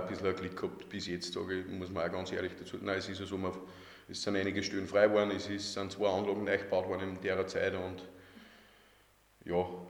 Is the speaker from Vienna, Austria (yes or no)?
yes; Vienna, Austria; also born or lived in Upper Austria; Bin 1984 in Möck geboren, also kein waschechter Oberösterreicher. Ich bin zwar in sehr jungen Alter schon nach Wien gekommen. Und bin seit meinem zweiten Lebensjahr wohne jetzt in Mühlen.